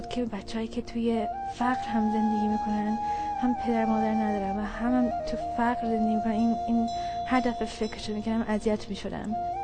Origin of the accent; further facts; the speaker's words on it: Iran; born there; اینکه ایران به دنیا اومدم، پدر مادرم ایرانی بودند، زبانم ایرانی، شکلم شکل ایرانی است، کشورم ایرانه، وطنم ایرانه.